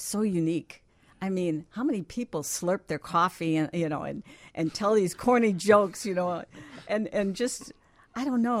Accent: Villa Park, United States; I grew up in Villa Park.

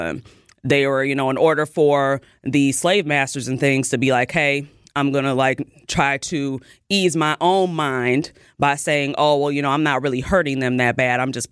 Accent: Milwaukee, Wisconsin, United States; I was born and raised in Milwaukee.

